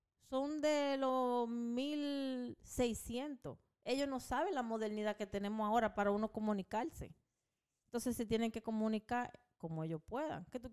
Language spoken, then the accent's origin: Spanish; Dominican Republic; yo no quiero decir que soy dominicana delante de ninguno de ellos